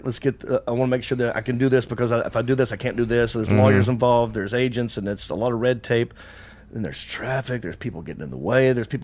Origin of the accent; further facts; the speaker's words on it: Hickory, North Carolina, United States; but like I get recognized a lot in Hickory, in my hometown.